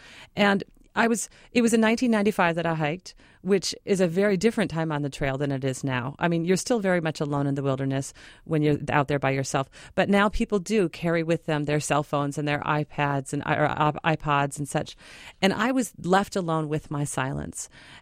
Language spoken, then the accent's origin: English; Minnesota, United States; I grew up in Minnesota. Lake Superior is this astounding body of water.